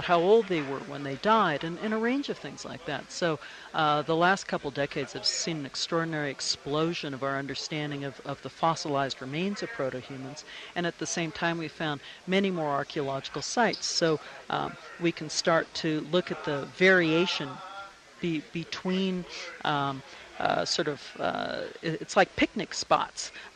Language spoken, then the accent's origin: English; Bloomington, Indiana, United States; I'm from Bloomington, Indiana, and the ice sheets at the height of the last ice age stretched to within 10 miles of where I live today.